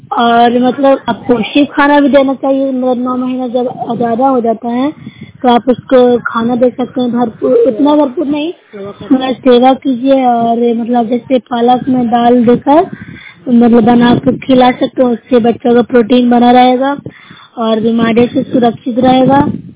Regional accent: Bihar, India; मैं ब्लॉक से हूँ, जिला नालंदा की निवासी हूँ।

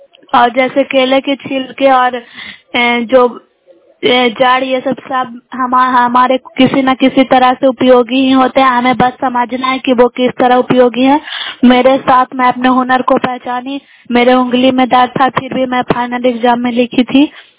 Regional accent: Bihar, India; ग्राम बैरीगंज post Makrata जय नालंदा के निवासी हूँ।

